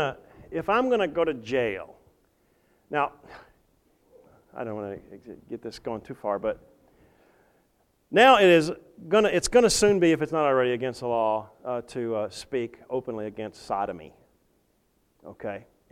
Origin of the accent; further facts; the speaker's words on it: the South, United States; as a patriot and as an American and as a Southerner and now a Northerner